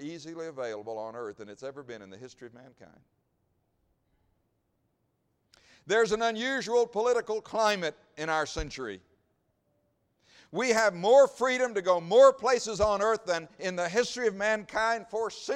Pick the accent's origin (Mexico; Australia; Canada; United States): United States; Texas; And I will tell you, I'm a Texan